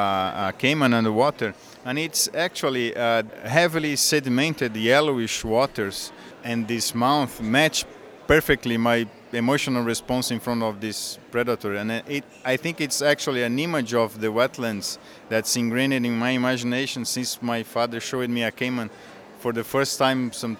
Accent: Brazil; from Brazil.

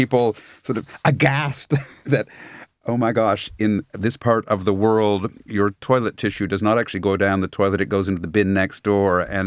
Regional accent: Canada; as a Canadian living overseas

